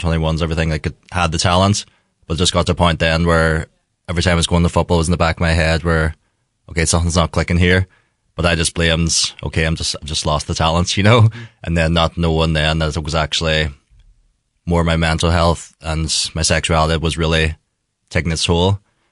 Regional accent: Castlederg, Northern Ireland, United Kingdom; So, I'm from Tyrone, across the border there, Ahí Éireann Castledeirg area. Mistaken for a Donegal man every now and then from the accents. But yeah, I am openly gay Gaelic footballer.

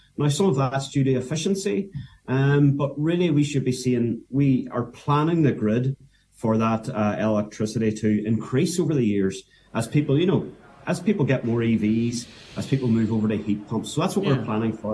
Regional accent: Derry, Northern Ireland, United Kingdom; I'm from Derry myself, so I've used the airport many times myself over Christmases spent away, so I'm very familiar with it.

